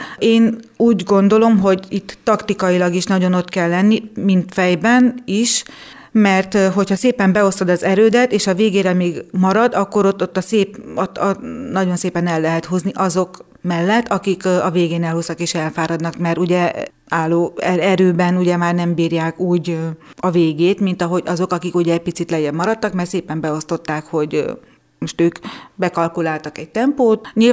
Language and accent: Hungarian; Satu Mare, Satu Mare County, Romania; also born or lived in Nyíregyháza; Igen, én Szatmár Németiből származom, 10 éves koromtól futok